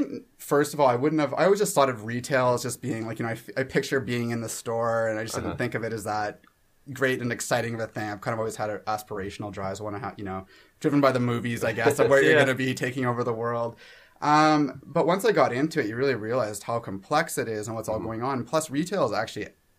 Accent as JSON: {"language": "English", "country": "Canada", "lives_now": "San Francisco, United States", "said": "moving to San Francisco as a Canadian"}